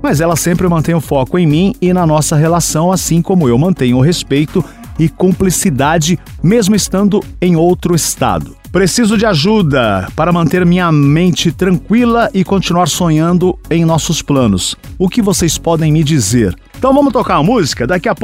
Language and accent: Portuguese; Paraíba, Brazil; moved away; sou paraibano, me mudei há pouco tempo para Mato Grosso, deixei muitas coisas para trás.